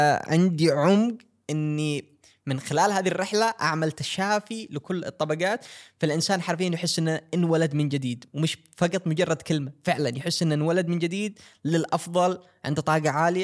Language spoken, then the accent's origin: Arabic; Yemen; بالنسبة لعلاقتنا، إنه كون أنا من اليمن وهي من دولة الاتحاد السوفيتي، كان فيها تحديات